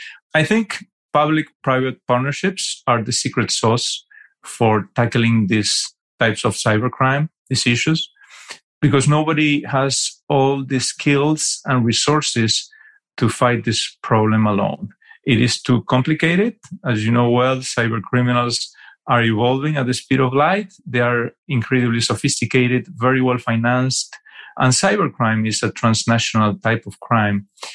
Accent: Argentina; also born or lived in United States; That's where I'm from. I'm from Argentina originally, although I spent 4 years working for a New York City law firm. Then I moved back to Argentina and I was working for another law firm there.

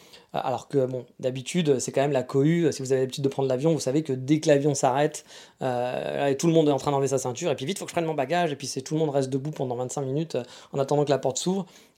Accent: France; chez nous en France

